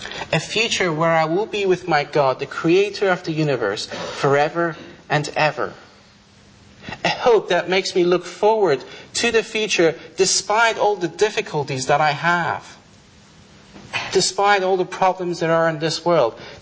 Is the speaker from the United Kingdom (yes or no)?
no; Iran; moved away; also born or lived in Cyprus; And they were like, are you not Cypriot? And I'm like, no. So where are you from? From Iran.